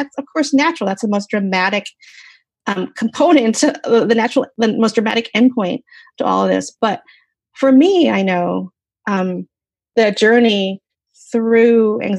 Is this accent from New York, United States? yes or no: yes; New York, United States; I was growing up in Central New York, very red part of New York, where I was really the only Asian American person there, except for one or two others.